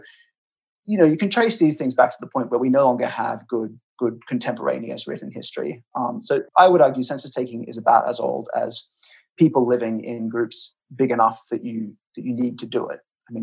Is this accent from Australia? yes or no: yes; Australia; So I'm Australian and Australia takes a census every 5 years.